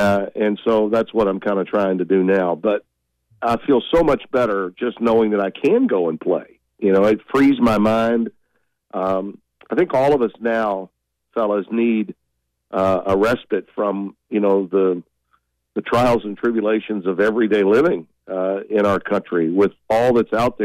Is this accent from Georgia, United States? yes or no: no; Shreveport, Louisiana, United States; Now, I live on a golf course in Shreveport, my hometown, and it was never closed.